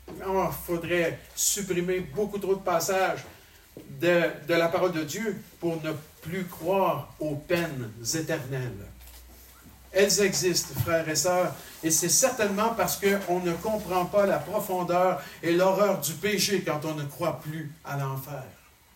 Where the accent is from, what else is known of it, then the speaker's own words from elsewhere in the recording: Quebec, Canada; J'ai l'impression que c'est la même chose ici que chez nous au Québec.